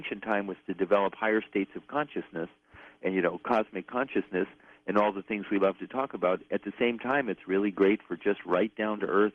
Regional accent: India; I'm from India, and I got long hair

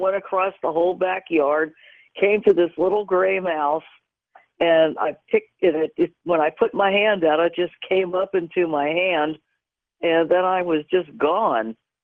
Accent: Cincinnati, Ohio, United States; born there; Okay, I was born in Cincinnati, Ohio, and up there in Cincinnati, Ohio, in like about 1955.

